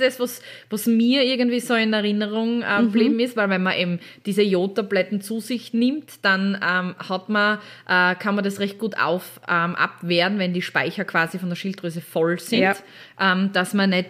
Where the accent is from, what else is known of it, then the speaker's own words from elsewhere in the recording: Styria, Austria; bei uns in Österreich oder in der Steiermark